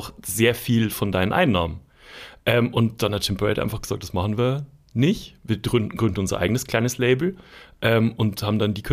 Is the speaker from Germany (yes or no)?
yes; Schwandorf, Bavaria, Germany; kommt aus Schwandorf, aus dem Ort, wo ich aufgewachsen bin.